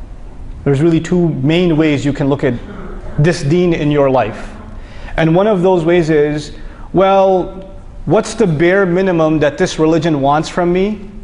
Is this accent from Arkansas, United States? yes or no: no; New York, United States; And my brother-in-law and I, we're from New York. We don't really see that kind of activity.